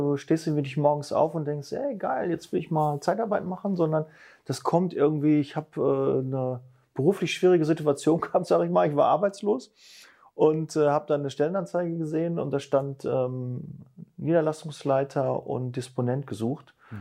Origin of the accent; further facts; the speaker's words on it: Bochum, North Rhine-Westphalia, Germany; Ja, ich komme aus dem Pott, bin in Bochum geboren